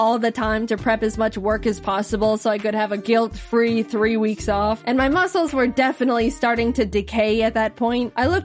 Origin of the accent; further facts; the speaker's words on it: Arizona, United States; Look, I'm used to the heat. I grew up in Arizona, but even this was too much.